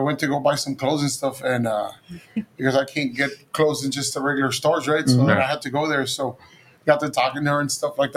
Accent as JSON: {"language": "English", "town": "Progreso", "region": "Texas", "country": "United States", "tie": "born or raised there", "said": "I'm born and raised in Progreso, and that's where we live in Progreso, and my wife comes from Mercedes."}